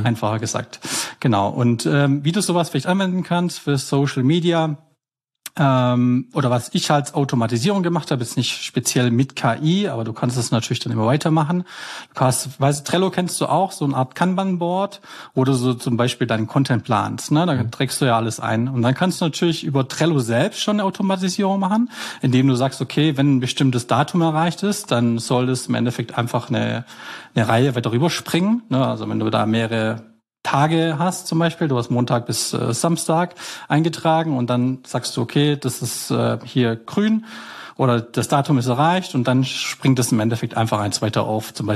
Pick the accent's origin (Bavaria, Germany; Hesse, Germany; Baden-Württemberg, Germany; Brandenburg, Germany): Baden-Württemberg, Germany; ich komme aus Schwarzwald, am Hort am Neckar, am Rande